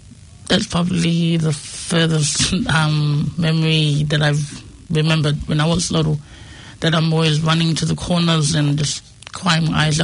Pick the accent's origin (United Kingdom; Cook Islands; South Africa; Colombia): Cook Islands; also born or lived in New Zealand; I was born in New Zealand and brought up in the wonderful Pacific island named the Cook Islands. I'm sure, like, you know, my grandparents are both fruit salads. They're from all over the islands.